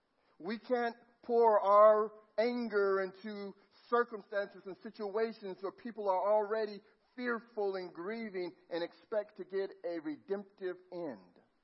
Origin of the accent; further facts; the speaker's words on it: Los Angeles, California, United States; Don't forget, I'm from Los Angeles.